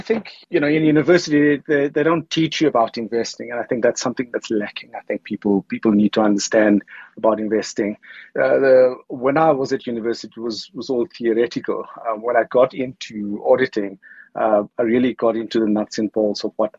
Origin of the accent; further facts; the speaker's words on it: Roshni, Gauteng, South Africa; I come from a little town called Roshni, which is near Vereeniging.